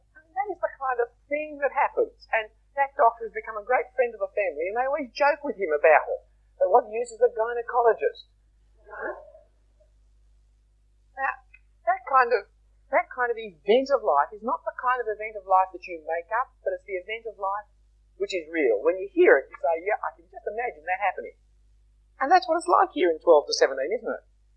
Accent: Australia; accent: broad Australian; will apologise my broad Australian accent

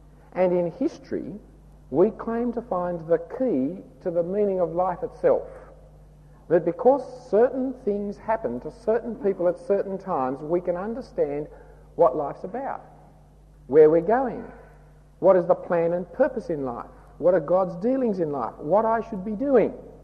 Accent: Australia; accent: Australian; I'm an Australian. But one of the ways in which I learn to understand myself is from my history, that my forebears came out here and we've been living here for X number of generations

